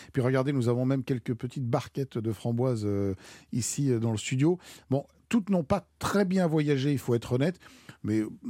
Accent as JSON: {"language": "French", "country": "France", "said": "débute assez tardivement, en fait dans les années 1950 chez nous en France."}